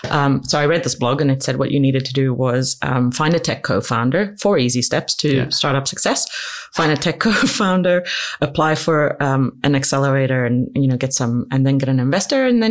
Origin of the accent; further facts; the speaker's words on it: KwaZulu-Natal, South Africa; I grew up in South Africa in a small little town in the sugarcane country, just north of Durban. So about 2 hours north of Durban. It's a small little place.